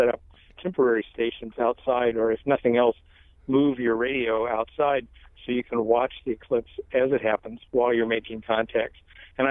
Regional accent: St. Charles, Missouri, United States; I'm amateur radio operator … I'm from St. Charles, Missouri.

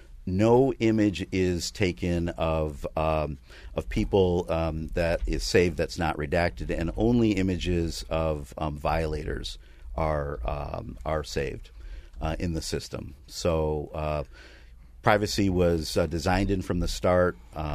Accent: Rochester, New York, United States; I grew up in the Rochester area and I never knew this

